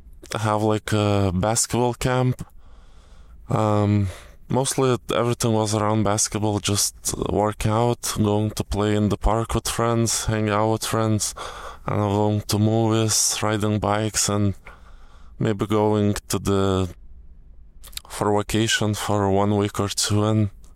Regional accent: Lithuania; Firstly, I just want to go to my hometown and just do the regular stuff I used to do. But the first activity, I don't know, maybe go to the beach, relax, just enjoy the good weather back in Lithuania.

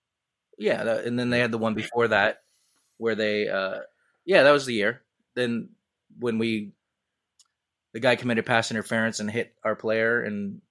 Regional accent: Seattle, Washington, United States; As someone born and raised in Seattle, in the city limits, who gets annoyed because every single thing that the Seahawks or Mariners or whoever

